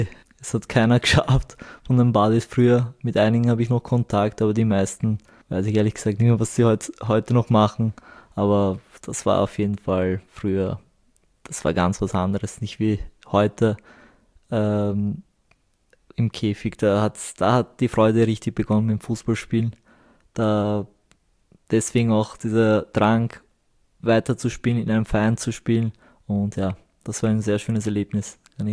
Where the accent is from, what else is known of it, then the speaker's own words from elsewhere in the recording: Vienna, Austria; aufgewachsen bin ich in Wien im 9. Bezirk